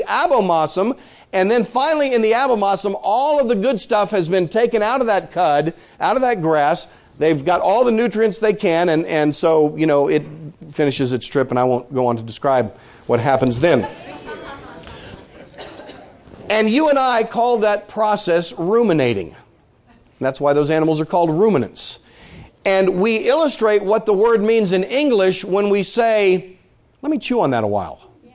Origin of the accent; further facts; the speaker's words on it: Illinois, United States; I'm from Illinois. We have a lot of cows in Illinois, so I relate to these things very well.